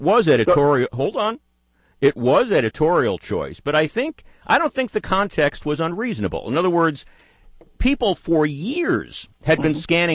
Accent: New York, United States; I'm from New York, and he was he was mainly a New Yorker.

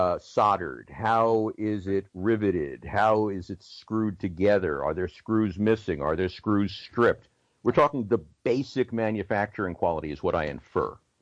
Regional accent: New York, United States; I'm a New Yorker originally.

